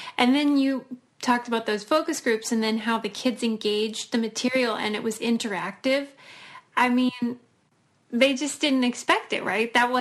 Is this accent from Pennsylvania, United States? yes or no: yes; Pittsburgh, Pennsylvania, United States; Yes, I'm from Pittsburgh, so I'm a Fred Rogers enthusiast, and we all worship him here, especially.